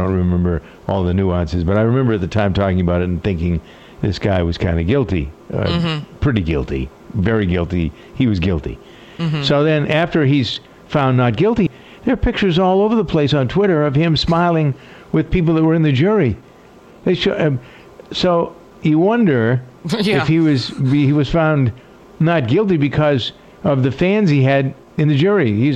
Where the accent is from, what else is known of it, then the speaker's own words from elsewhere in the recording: Framingham, Massachusetts, United States; there's a great joke in my hometown of Framingham, Massachusetts.